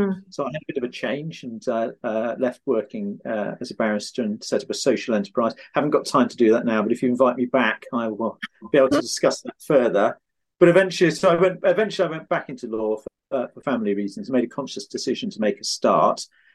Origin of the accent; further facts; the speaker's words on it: Oxford, South East England, United Kingdom; So I started out, Oxford is my hometown, even though I practice in London. And I started out as a teenager volunteering for Oxfam.